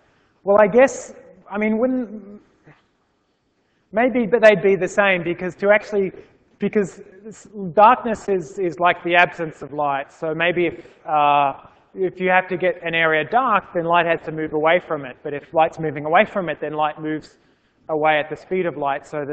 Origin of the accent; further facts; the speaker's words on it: Australia; I come from Australia and that's kind of upside down.